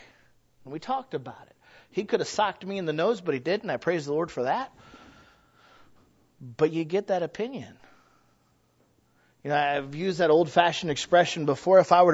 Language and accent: English; United States; born there; I was born in America. I'm an American.